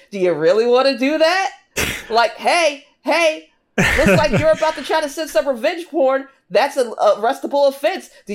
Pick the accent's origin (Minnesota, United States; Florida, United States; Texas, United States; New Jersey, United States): New Jersey, United States; now in New York, United States; I mean, I am from New Jersey, and we are a land of aggressive drivers, and I live in New York, a land of equally aggressive drivers.